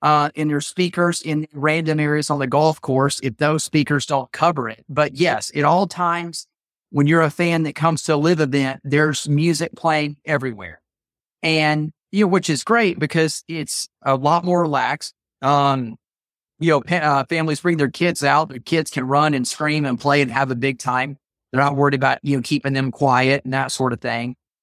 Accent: Augusta, Georgia, United States; So I grew up in Augusta, Georgia, which is golf Mecca.

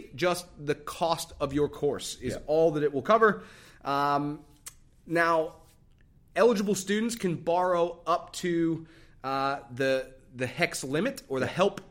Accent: Australia; now in Texas, United States; Because, look, as Texan as I am, I've lived here for 7 years, all right, and I've become...

